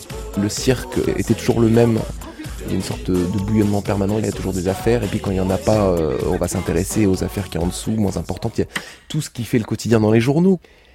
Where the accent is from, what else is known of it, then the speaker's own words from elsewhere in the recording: Lorient, Brittany, France; J'ai grandi en Bretagne, à Lorient.